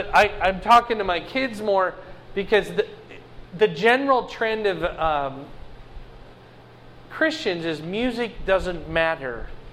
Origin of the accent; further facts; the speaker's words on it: Fort Dodge, Iowa, United States; I grew up in Fort Dodge, and there was a guy named Carl King that wrote a lot of marching band music.